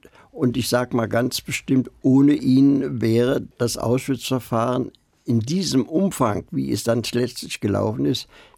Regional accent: Berlin, Germany; Ich bin Berliner, der Blockadewinter.

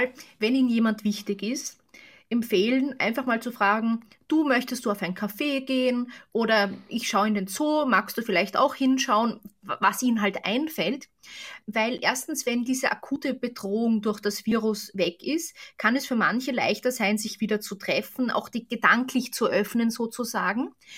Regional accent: Austria; Ich bin ja selbst aus Österreich. Und in Österreich hatten wir einen richtig harten Lockdown.

